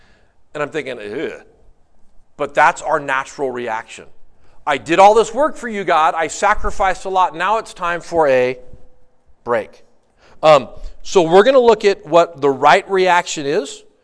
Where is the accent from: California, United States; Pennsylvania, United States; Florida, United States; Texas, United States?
California, United States; Santa Cruz; When I was a kid, the church I grew up in the Santa Cruz area, larger church was going to do a major sanctuary remodel